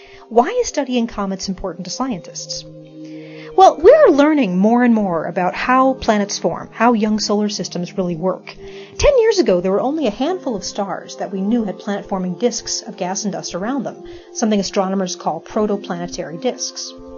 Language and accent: English; Midwest, United States; And yes, I'm from the Midwest, so I can say that.